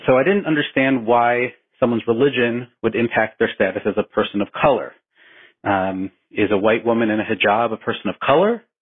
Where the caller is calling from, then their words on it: White Plains, New York, United States; Hi, I'm from White Plains, New York.